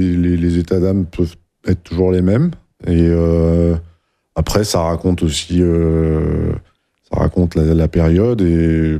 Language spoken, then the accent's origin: French; Hauts-de-France, France; J'ai commencé à faire quelques concerts dans ma région d'origine, qui est l'Oise.